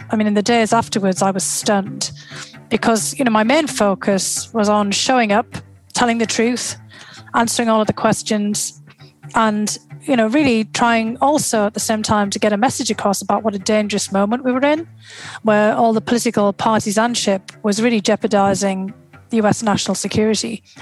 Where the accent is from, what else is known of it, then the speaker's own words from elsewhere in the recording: North East England, United Kingdom; moved away; I was struck immediately by how similar it was to the northeast of England and to my hometown.